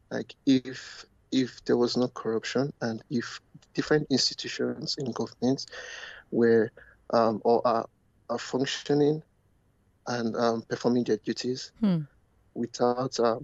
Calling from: Canada

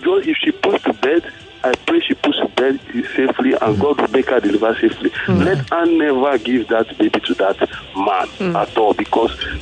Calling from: Lagos, Nigeria; Yeah, from Igondo, Lagos.

